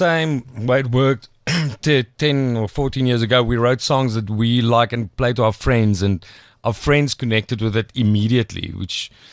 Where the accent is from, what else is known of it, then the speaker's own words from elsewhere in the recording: Cape Town, Western Cape, South Africa; but we're from Cape Town.